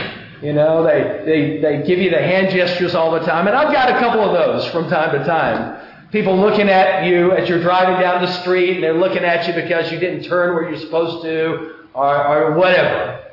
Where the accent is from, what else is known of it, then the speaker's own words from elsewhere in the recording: Mississippi, United States; Up here, if we blow the horn, I'm from Mississippi. In the deep south, you blow your horn, that's rude.